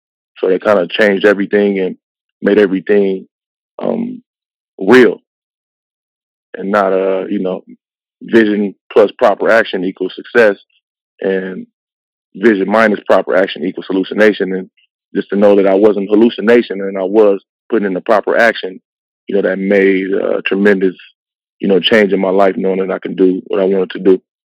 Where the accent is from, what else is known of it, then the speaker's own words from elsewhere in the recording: Compton, California, United States; So growing up in Compton, you got all these obstacles in the way.